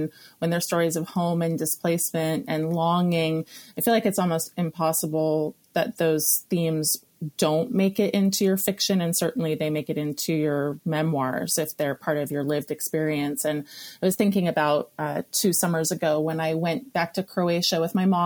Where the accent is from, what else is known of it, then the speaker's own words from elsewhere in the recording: California, United States; You know, I'm a native Californian. I grew up in Southern California and on the coast.